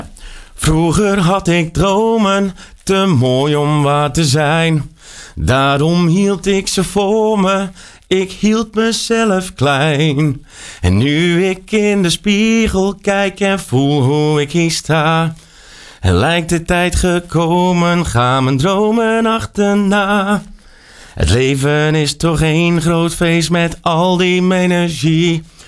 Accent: Dirksland, South Holland, Netherlands; now in North Brabant, Netherlands; Nou ja, ik ben woonachtig gewoon in Brabant. Maar ik kom natuurlijk ik kom uit Goeree-Overflakke, Dirksland, daar ben ik geboren. Ik ben heel veel terug aan het gaan naar het eiland waar mijn wortels liggen.

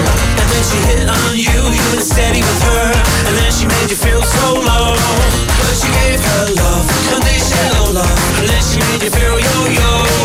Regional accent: New Zealand; The sound of my voice, cause I'm a Kiwi trying to make it rapping internationally.

